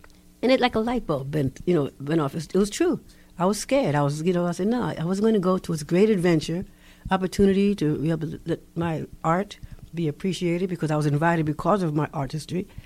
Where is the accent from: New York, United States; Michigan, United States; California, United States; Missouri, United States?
New York, United States; New Rochelle; born there; I was actually born in New Rochelle, New York.